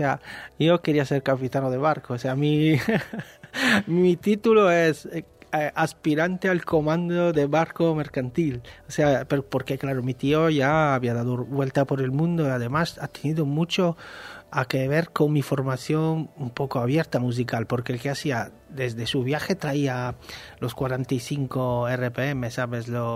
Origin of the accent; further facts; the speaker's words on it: Sardinia, Italy; estudiando todos los pequeños detalles de la música tradicional de mi tierra